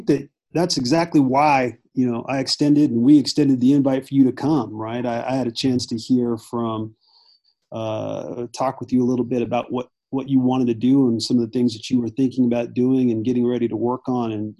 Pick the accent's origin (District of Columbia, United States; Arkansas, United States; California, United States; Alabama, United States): California, United States; San Bernardino; I grew up in Southern California, just outside of Los Angeles, about an hour outside, hour east of LA, in an area called San Bernardino, California.